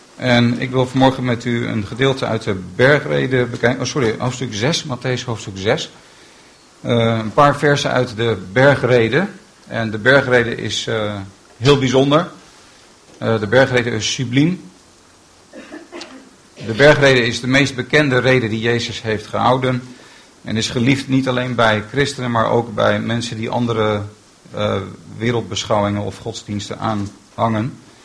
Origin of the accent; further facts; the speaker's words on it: Aerdenhout, North Holland, Netherlands; moved away as an adult; also born or lived in Haarlem; En ik kom oorspronkelijk uit Noord-Holland. Ja. Ik ben geboren in Haarlem en ik ben opgegroeid in Aardenhout, gemeente Bloemendaal. En toen ik 18 was, ben ik gaan studeren in Brussel en daarna in Amsterdam heb ik gestudeerd.